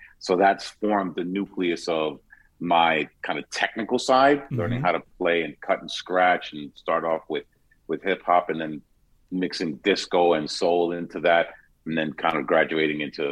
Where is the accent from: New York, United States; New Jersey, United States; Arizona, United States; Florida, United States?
New York, United States; New York City; Well, when I first started as a kid growing up in Queens, music was really very cross-cultural. I grew up in a Latin household, so there was lots of merengue and salsa music that we had in the house.